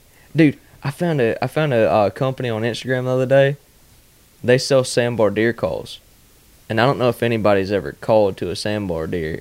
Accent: Florida, United States; But the only reason I want to do that is because I grew up in Florida, and it's, like, part of my culture.

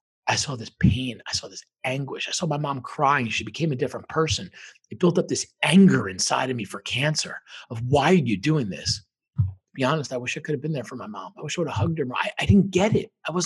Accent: New York, United States; I grew up outside New York City, but that became my home pretty much instantly.

